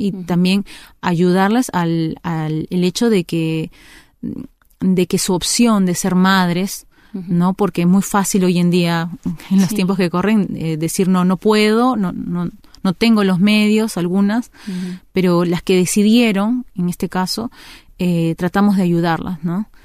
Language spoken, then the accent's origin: Spanish; Peru; now in Uruguay; no solamente por uruguayas, sino también, como yo, peruanas, paraguayas